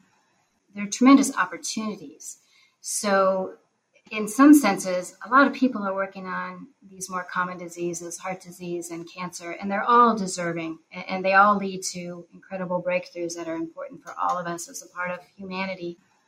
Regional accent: Cincinnati, Ohio, United States; which was located in my hometown of Cincinnati, Ohio.

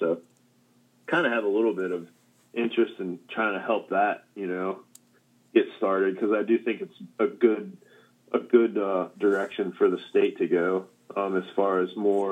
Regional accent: Petersburg, Kentucky, United States; I grew up in Petersburg, Kentucky, and there's a guy that lived near me that was like a 9-time national like champion motorcycle racer.

